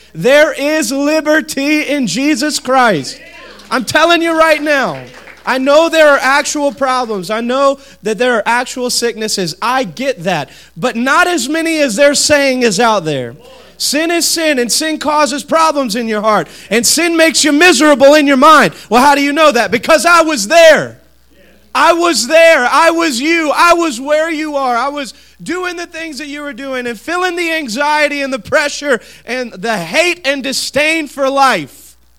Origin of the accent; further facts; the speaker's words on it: Virginia, United States; I'm from Southern Virginia, so I'm still learning all of the enunciations